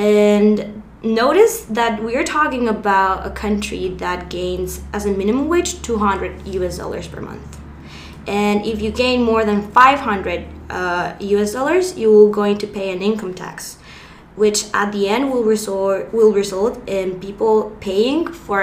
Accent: Colombia; I'm 18 years old and I'm from Colombia

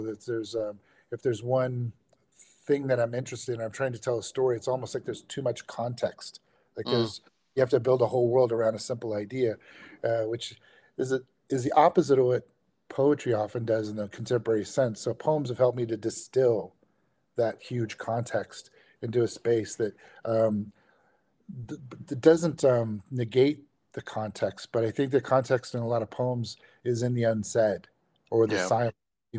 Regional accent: California, United States; now in Orlando, United States; Yeah, I'm a Californian. I originally come from the San Joaquin Valley. I live in Orlando, Florida now

